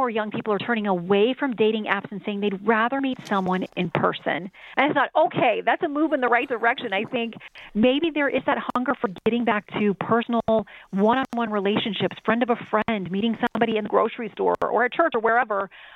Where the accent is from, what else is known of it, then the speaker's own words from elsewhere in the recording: the South, United States; for me, growing up in the South was very much about, I do think you can get more flies with honey.